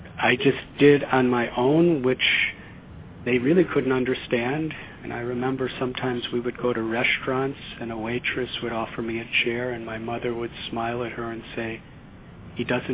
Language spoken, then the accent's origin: English; Highland Park, Illinois, United States; also born or lived in Chicago; I was born in 1950 in Chicago, and at the age of four, my family moved to a suburb called Highland Park in Illinois.